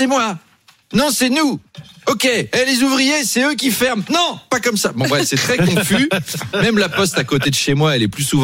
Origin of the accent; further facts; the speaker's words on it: France; Apolline et moi, nous sommes français.